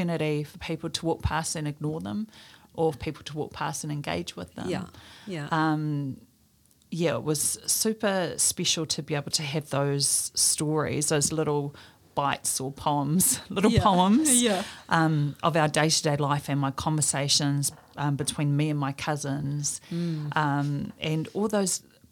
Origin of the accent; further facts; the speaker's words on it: Taranaki, New Zealand; I've been told I don't look like I'm from Taranaki, that I don't have that Taranaki look about me.